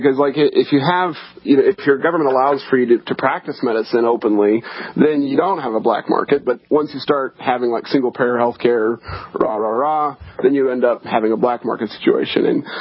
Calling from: Krasnoyarsk, Krasnoyarsk Krai, Russia; I'm calling from Central Siberia. It's a city called Krasnoyarsk.

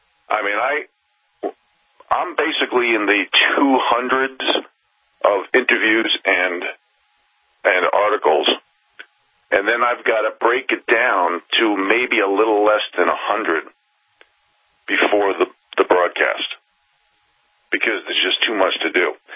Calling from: Montana, United States; And I'm jealous because I'm talking live from Montana.

